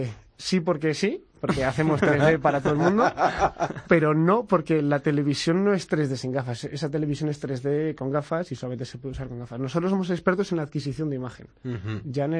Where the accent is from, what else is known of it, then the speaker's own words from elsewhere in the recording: Spain; somos españoles que estamos en España